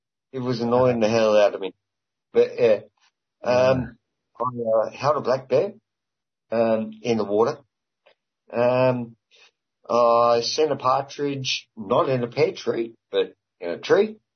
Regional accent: Australia; I'm Australian.

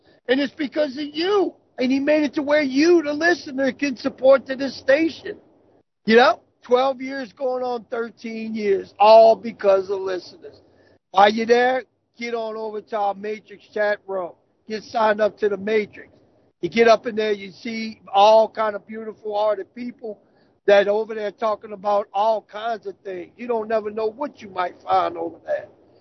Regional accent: New Orleans, Louisiana, United States; And the way that I say it, okay, I'm from New Orleans, okay. Let me just say it clear like that.

